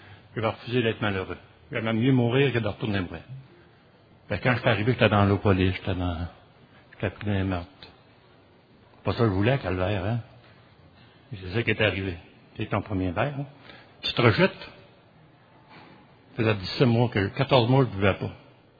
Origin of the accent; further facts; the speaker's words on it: Quebec City, Quebec, Canada; je suis un alcoolique. Je viens de Québec.